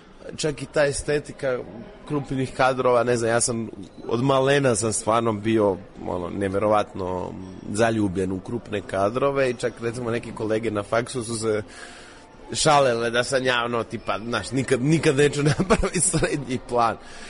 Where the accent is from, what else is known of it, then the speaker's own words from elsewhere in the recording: Dubrovnik-Neretva County, Croatia; dosta je u filmu je pod utjecajem tog autentičnog miljeja Doline Neretve, odakle sam ja rodom